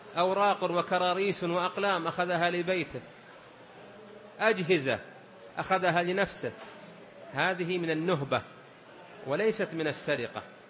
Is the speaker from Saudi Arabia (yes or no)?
yes; Saudi Arabia; في بلدنا المملكة العربية السعودية